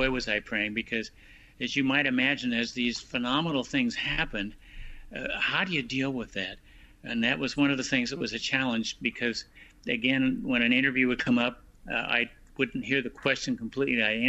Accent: Wichita, Kansas, United States; as a young boy growing up in Wichita, I had the measles and lost about 50% of my hearing.

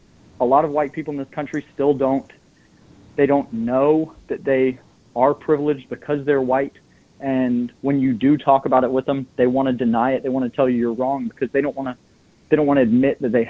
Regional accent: Georgia, United States; now in Rochester, United States; So I live in Rochester, Minnesota. I grew up in Georgia in a small town, lived in three different states in the South, and I'm on my third state in the Midwest.

